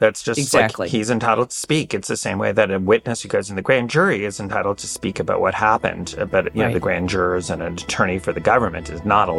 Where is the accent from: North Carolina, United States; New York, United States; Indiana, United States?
New York, United States; having spent 10 years in D.C., I'm like constantly reminding people I'm really a New Yorker.